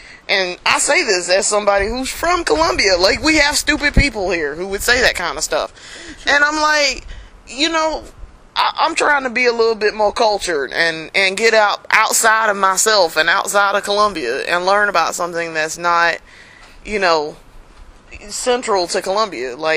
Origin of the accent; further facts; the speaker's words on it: Columbia, South Carolina, United States; Not all of us are from Columbia, but Brandon and I are from Columbia. This is our hometown, and Jamie is from Greenwood.